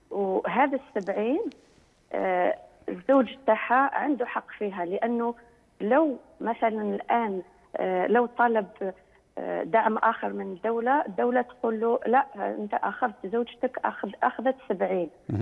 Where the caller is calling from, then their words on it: Canada